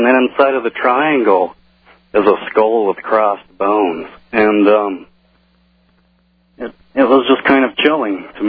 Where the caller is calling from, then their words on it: California, United States; California.